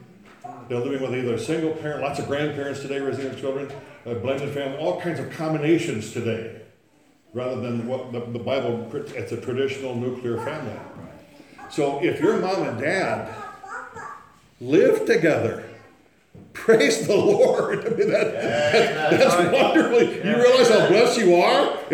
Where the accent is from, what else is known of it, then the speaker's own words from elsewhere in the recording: South Dakota, United States; where I was raised in South Dakota on a farm, at that latitude in January and February, we had what's called snow and ice, lots of it.